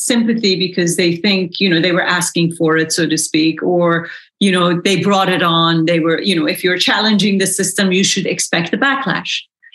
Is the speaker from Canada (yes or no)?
no; Iran; English is a second language; when I told them that I was from Iran, people would say, "Oh no, you're not from Iran." And I would say, "Why not? You know, I'm telling you that I am."